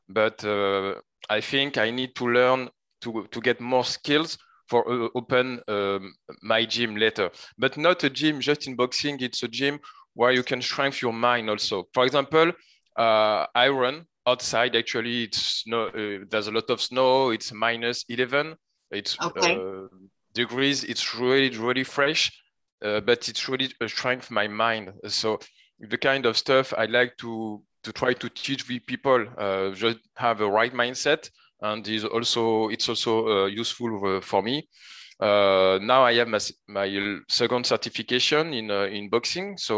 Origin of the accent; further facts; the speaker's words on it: France; accent: French; English is a second language; now in Montreal, Canada; So I'm from France, but now I live in Montreal. That's why I have a strong French accent.